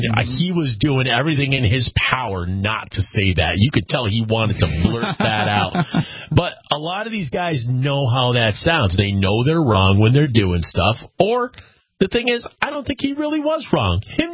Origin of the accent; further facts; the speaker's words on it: New York, United States; But I'm from Central New York originally, so that's my turf.